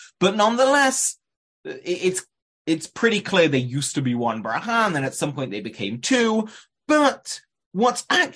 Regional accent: England, United Kingdom; you'll all just assume it's because I'm English, then I'm pronouncing it that way.

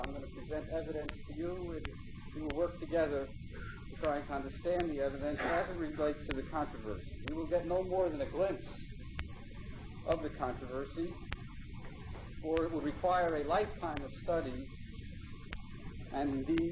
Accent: Far Rockaway, New York, United States; as some of you know, Far Rockaway is my hometown, and here I was raised, and it was the White Shul that my parents selected for me as the shul where we would daven.

